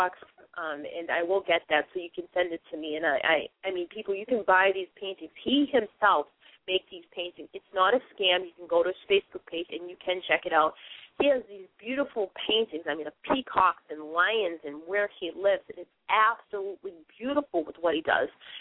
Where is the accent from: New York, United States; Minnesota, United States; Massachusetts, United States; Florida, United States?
Massachusetts, United States; Boston; Yes, I know sometimes I talk a little funny. I'm from Boston, so I'm going to try to do the best I can